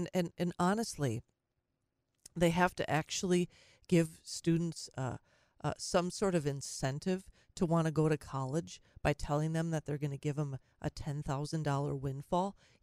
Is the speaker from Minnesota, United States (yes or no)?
yes; Minnesota, United States; accent: Minnesota; No, it's in Fargo, that's my Minnesota accent.